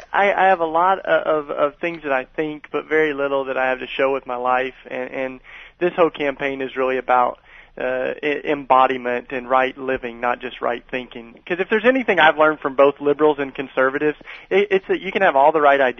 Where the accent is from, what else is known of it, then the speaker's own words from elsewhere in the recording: Tennessee, United States; And I grew up in East Tennessee, and that just totally shaped my whole social and political view